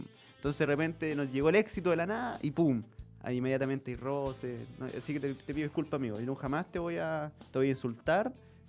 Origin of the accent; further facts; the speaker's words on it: Chile; que no sería K-pop porque somos chilenos